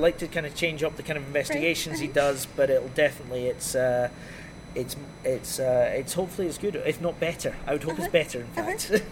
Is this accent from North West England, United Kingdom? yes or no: no; Scotland, United Kingdom; now in Dundee, United Kingdom; I didn't grow up in Dundee. No, I grew up in Fife, which is across the water from Dundee. So that's very country living, across in Fife. In 1998, I went to university in Dundee. So I've been there about 12 years now.